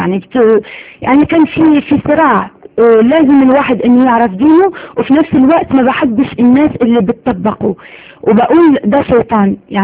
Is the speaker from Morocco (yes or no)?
yes; Morocco; moved away as an adult; فضلت على كده يعني فضلت على كده لغاية الكلية، ولغاية لما طلعت من المغرب. طلعت من المغرب عشان الدراسة.